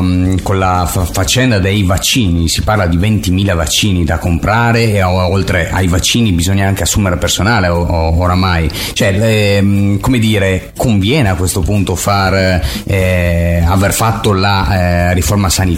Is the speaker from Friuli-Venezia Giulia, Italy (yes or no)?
yes; Gemona, Friuli-Venezia Giulia, Italy; born there; io sono nato a Gemona, nell'ospedale di Gemona